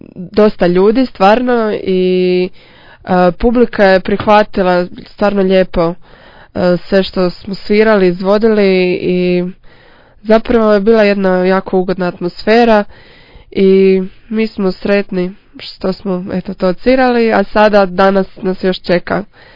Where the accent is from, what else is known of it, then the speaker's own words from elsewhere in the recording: Zagreb, City of Zagreb, Croatia; dolazim iz Zagreba, imam 22 godine